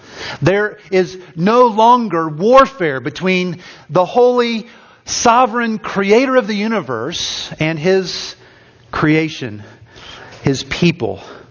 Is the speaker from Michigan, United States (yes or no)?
no; Indiana, United States; now in Minnesota, United States; When I was younger, in the early 1980s, growing up in Indiana, the big thing that you do and enjoy watching is basketball. It's as big there in Indiana as hockey or football is here in Minnesota.